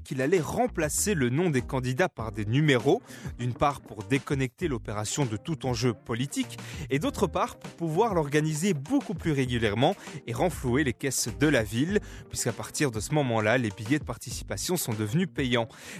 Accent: Belgium; Chez nous, en Belgique, il faudra attendre 1934 pour que naisse la première loterie

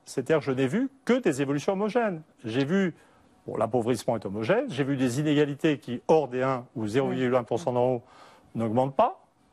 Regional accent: France; je suis français, en un sens uniquement français, mais avec beaucoup l'Angleterre sous les yeux, pour des raisons familiales.

